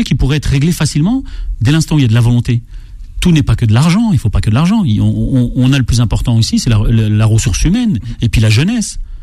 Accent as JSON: {"language": "French", "country": "France", "said": "en tant que Français moyen, en regardant la télé, moi, je n'y comprends plus rien."}